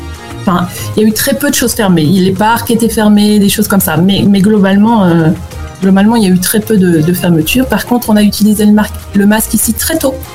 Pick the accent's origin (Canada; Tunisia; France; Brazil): Brazil; French is a second language; Et il y a aussi l'opposé, c'est-à-dire que ça permet aussi aux Brésiliens, en ce qui me concerne